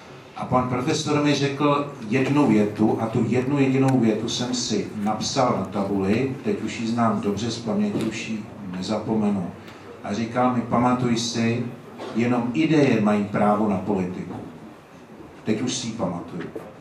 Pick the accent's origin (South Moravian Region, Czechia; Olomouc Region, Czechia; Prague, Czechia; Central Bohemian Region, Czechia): Prague, Czechia; já jsem z Prahy 5